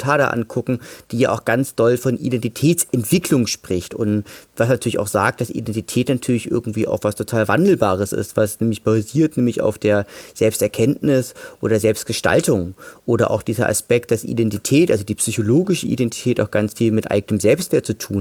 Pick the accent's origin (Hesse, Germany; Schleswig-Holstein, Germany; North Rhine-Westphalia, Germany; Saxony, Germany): Saxony, Germany; Leipzig; now in Dresden, Germany; ich bin ein Mann, ich bin Sachse, ich bin Leipziger, ich bin ja jetzt aber auch Dresdner, fühle mich aber auch im Erzgebirge halt auch teilweise zu.